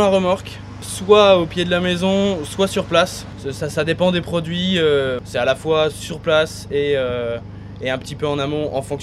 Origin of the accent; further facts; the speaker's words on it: Saint-Julien, Auvergne-Rhône-Alpes, France; Nous, on est de Saint-Julien.